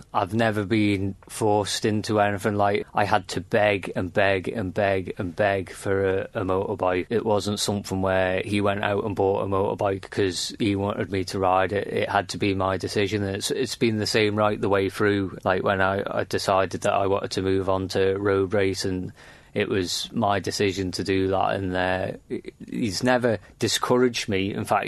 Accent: Jurby East, Isle of Man; I'm from Jerby East and I'm competing in this year's Manx Grand Prix.

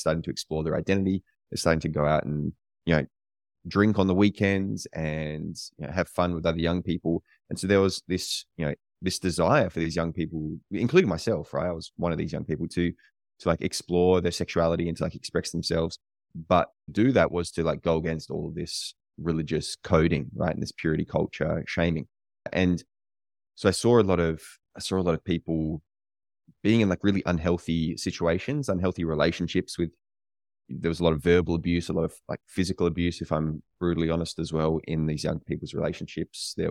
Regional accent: Australia; also born or lived in United States; That was my way of like forming an identity, was just being more Australian than I was back home here in Australia.

